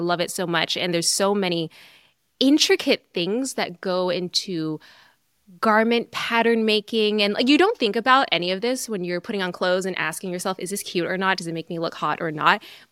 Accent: California, United States; Well, in the summers, I went back home. I'm from the Bay Area.

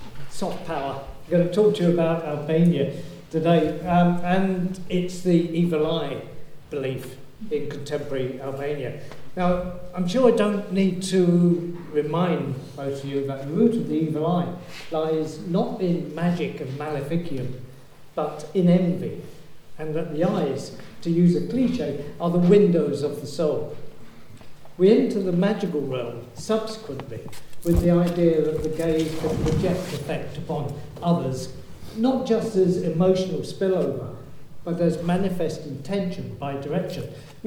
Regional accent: Yorkshire and the Humber, United Kingdom; you can tell I come from Yorkshire, can't you?

